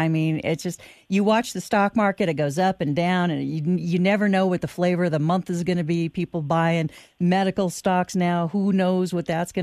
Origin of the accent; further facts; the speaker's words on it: California, United States; I'm from California, too.